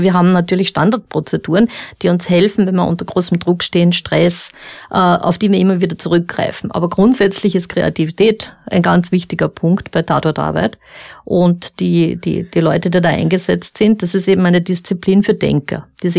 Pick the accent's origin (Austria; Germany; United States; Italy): Austria; Upper Austria; Also ich komme aus Oberösterreich